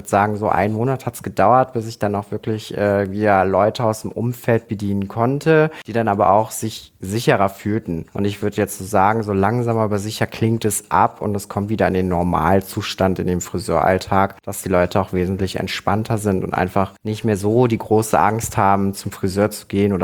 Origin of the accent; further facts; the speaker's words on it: Rommerskirchen, North Rhine-Westphalia, Germany; Ich komme aus einem direkten Umkreis, aus einer kleinen Gemeinde namens Rommerskirchen. Und Rommerskirchen liegt genau in der Mitte zwischen Köln und Mönchengladbach.